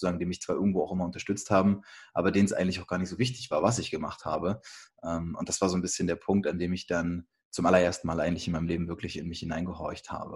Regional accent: Hamburg, Germany; Also ich komme aus Hamburg

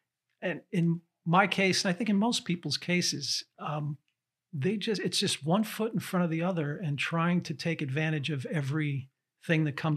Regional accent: Brooklyn, New York, United States; I grew up in Brooklyn, New York. And for all intents and purposes, Hollywood and movie making was about as far removed from my upbringing as was humanly possible to have.

